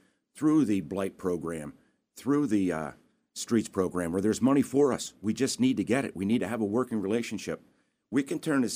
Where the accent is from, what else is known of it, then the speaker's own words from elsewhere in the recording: Pennsylvania, United States; When I bring people in from out of my area, I'm originally from the Softcoal area.